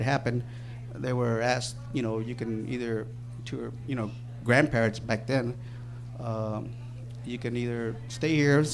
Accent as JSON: {"language": "English", "region": "Michigan", "country": "United States", "tie": "born there", "said": "I was born in Michigan, as you can see."}